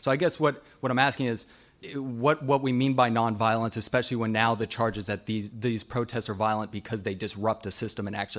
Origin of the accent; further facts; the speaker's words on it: Oakland, California, United States; I'm from Oakland, California.